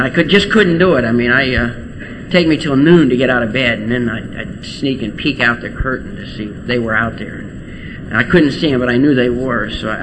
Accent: Ohio Valley, United States; I grew up in the Ohio Valley, and I'm Irish, and I have 10 brothers and sisters

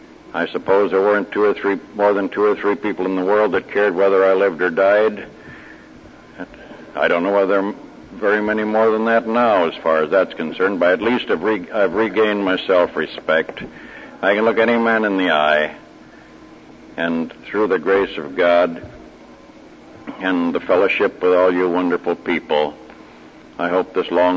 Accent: Cleveland, Ohio, United States; I'm from Cleveland, Ohio, as you've been told

